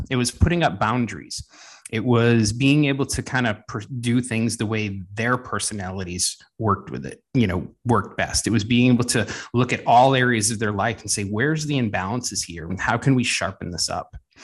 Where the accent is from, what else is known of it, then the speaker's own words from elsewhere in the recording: New England, United States; now in Southern California, United States; But I come from the East Coast, where New England, where we had all the seasons at one point, but we get back there every so often.